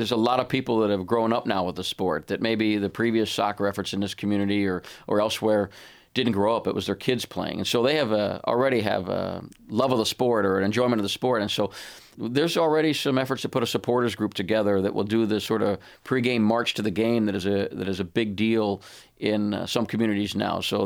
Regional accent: Washington, District of Columbia, United States; I grew up in Washington, D.C.

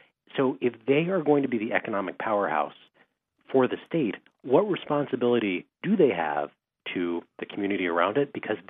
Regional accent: Baltimore, Maryland, United States; I grew up in Baltimore, where Johns Hopkins Hospital, maybe the best hospital in the world, is much like the clinic, in a very economically deprived area.

